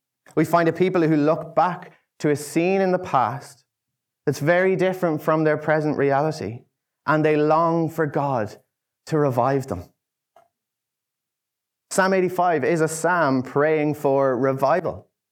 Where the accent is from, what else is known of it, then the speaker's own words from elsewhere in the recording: Ireland; It gave me some validation as an Irishman.